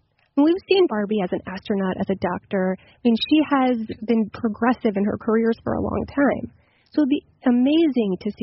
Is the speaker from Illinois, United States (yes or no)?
no; Texas, United States; I grew up in Texas, and you pushed a little button in her back, and she winked